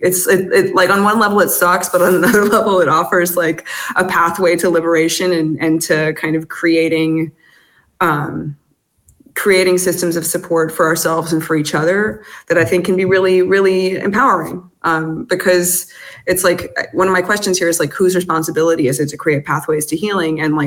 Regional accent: United States; now in France; I mean, I live in France, which is a small miracle as an American

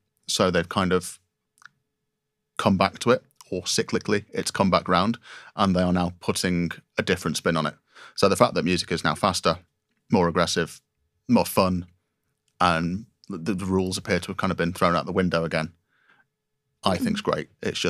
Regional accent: Manchester, North West England, United Kingdom; I was sort of, as a Mancunian, I was always disappointed that I never got the opportunity to really experience

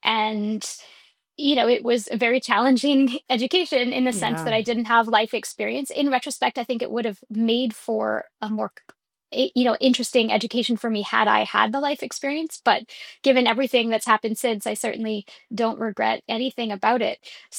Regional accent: Montreal, Quebec, Canada; I applied when I was 18, and I'm from Montreal.

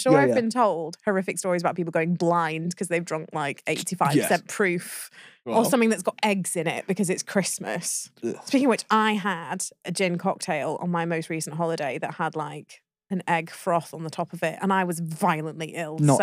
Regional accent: United Kingdom; And we're British.

